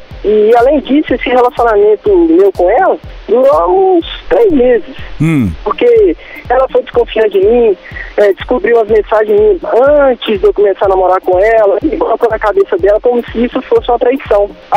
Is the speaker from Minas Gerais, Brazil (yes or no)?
yes; Contagem, Minas Gerais, Brazil; Eu sou de Contagem.